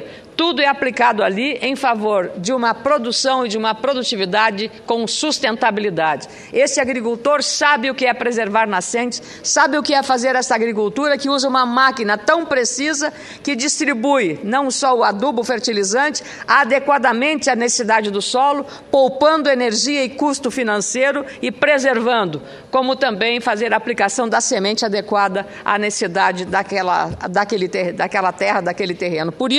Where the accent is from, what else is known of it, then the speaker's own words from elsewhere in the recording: Rio Grande do Sul, Brazil; Eu, como gaúcho